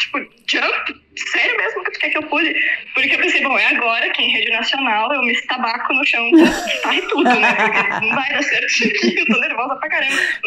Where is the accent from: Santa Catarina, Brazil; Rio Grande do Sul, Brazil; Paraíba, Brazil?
Rio Grande do Sul, Brazil; como eu sou do Rio Grande do Sul